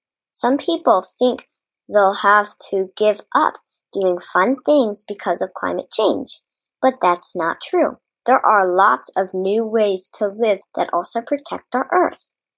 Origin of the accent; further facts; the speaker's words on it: United States; I am from the United States